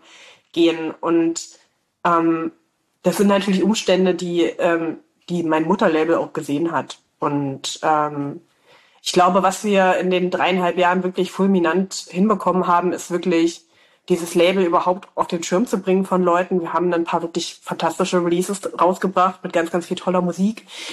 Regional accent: Saxony-Anhalt, Germany; born there; now in Leipzig, Germany; Also ich komme ja gebürtig aus Sachsen-Anhalt, ich wohne in Leipzig.

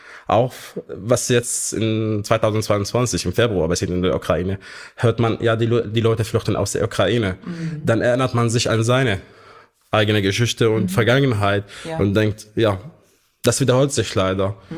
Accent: Kafar Böhm, Hama Governorate, Syria; now in Germany; Ich bin in Syrien, in der Hauptstadt Hama, in einer kleinen Gemeinde, die man auf Deutsch jetzt Kafar Böhm nennt, eine christliche Gemeinde. Bin ich dort geboren und aufgewachsen, habe ich die Gemeinde erst verlassen, wo ich nach Deutschland gekommen bin.

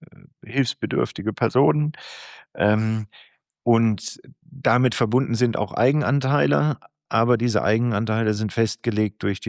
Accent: Baden-Württemberg, Germany; Ich bin gebürtiger Schwarzwälder

